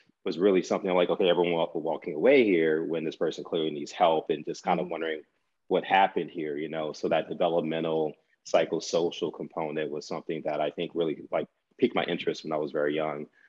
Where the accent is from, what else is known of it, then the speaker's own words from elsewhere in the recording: New Orleans, Louisiana, United States; I was born and raised in New Orleans